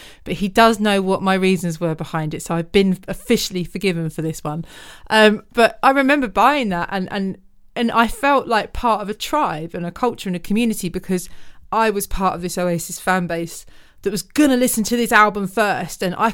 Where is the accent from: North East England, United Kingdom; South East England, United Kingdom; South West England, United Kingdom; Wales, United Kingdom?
South East England, United Kingdom; Woking; I remember walking to town to go to Virgin Megastore, because I'm from Woking.